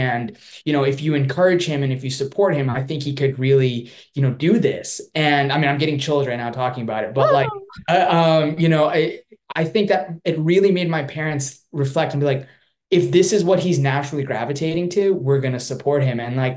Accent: South Africa; born there; I was born in South Africa. There's five generations of my family there.

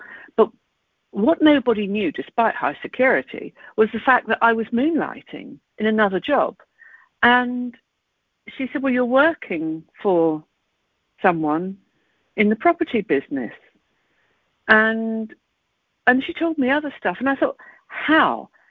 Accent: England, United Kingdom; going to a bar, A, being English, people would say, go on, you know, say something, you're English.

